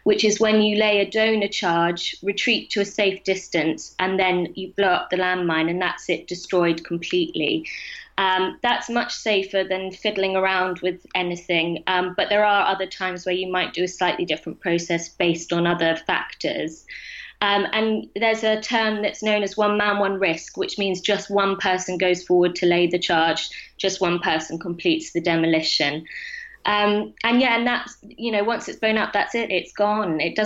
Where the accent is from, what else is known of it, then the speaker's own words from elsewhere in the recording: Scotland, United Kingdom; So I grew up in Scotland